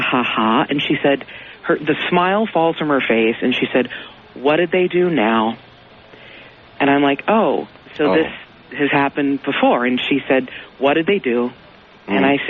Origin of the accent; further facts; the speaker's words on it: Kentucky, United States; now in Los Angeles, United States; I'm from Kentucky originally. I've lived in Los Angeles for 8 years